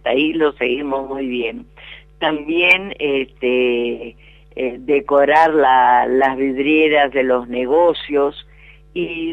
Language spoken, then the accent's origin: Spanish; Argentina; somos argentinos, amamos a esta tierra